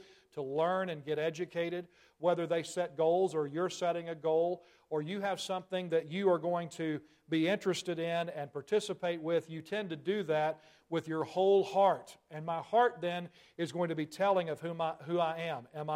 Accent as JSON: {"language": "English", "region": "Tennessee", "country": "United States", "said": "As you can tell, those who are visiting, I'm a Tennessee boy. You can probably hear that in my accent."}